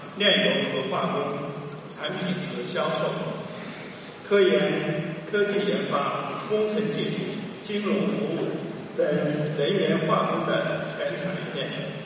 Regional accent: Jiangsu, China; 我生在江苏，长在江苏。纠正一下，刚才我们的介绍人说我20，其实我在江苏生活工作了40年。

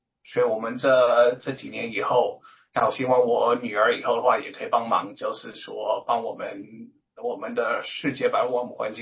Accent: China; now in United States; 那华盛顿州真的对我们中国人有做了一些事情

